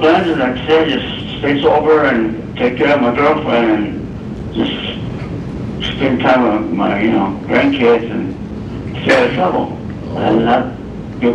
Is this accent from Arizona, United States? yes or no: yes; Tucson, Arizona, United States; I'm from right here in Tucson.